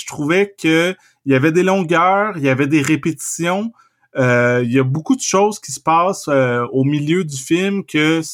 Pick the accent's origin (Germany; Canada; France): Canada; Trois-Rivières, Quebec; also born or lived in Montreal; ma mère est blanche, fait que je suis métisse, j'ai la peau quand même plus foncée, puis moi j'ai grandi en région à Trois-Rivières